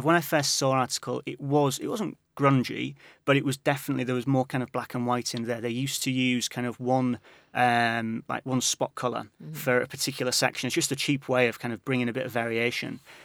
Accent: Yorkshire and the Humber, United Kingdom; but I'm from East Yorkshire, so I don't go over that side too often.

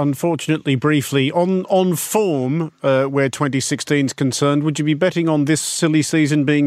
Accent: Australia; now in United Kingdom; I am an Australian

